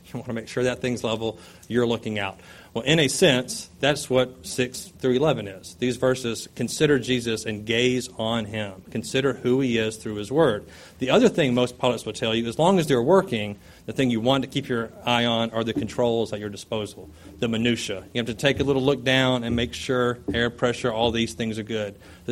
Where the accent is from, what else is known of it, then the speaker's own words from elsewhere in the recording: Fort Rucker, Alabama, United States; also born or lived in Orlando; I grew up in Fort Rucker, Alabama.